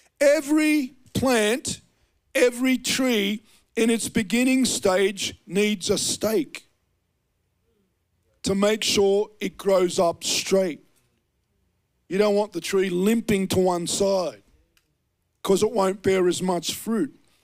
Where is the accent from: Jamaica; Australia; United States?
Australia; accent: Australian; he knew by my accent, you know, dumb Aussie doesn't know what a weed whacker is.